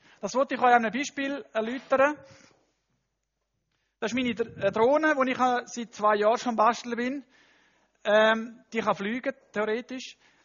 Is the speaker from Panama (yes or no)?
yes; Panama; German is a second language; In dem Land, wo ich aufgewachsen bin, das ist Panama